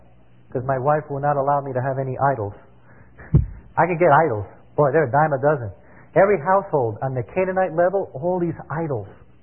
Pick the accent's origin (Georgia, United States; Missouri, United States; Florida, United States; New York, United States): New York, United States; New York City; I'm from New York City, so I had to learn all this stuff. I didn't know all about this gardening stuff.